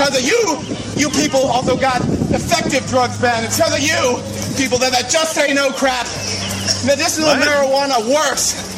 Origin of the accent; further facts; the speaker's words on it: the South, United States; You know where I come from? You people ruin the South. I'm from the South.